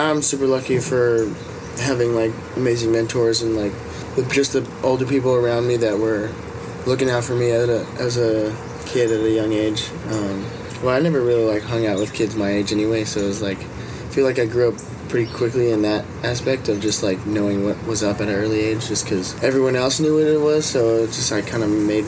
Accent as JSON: {"language": "English", "region": "Hawaii", "country": "United States", "tie": "born or raised there", "said": "I think growing up in Hawaii is kind of the best thing you could ever"}